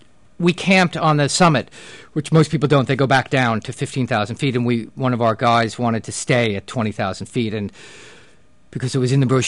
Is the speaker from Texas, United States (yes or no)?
no; New Jersey, United States; No, we grew up in Jersey and, you know, went to the Jersey Shore and then for the summer.